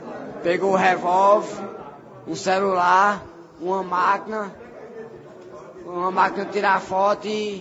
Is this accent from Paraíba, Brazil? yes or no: yes; Patos, Paraíba, Brazil; De Patos.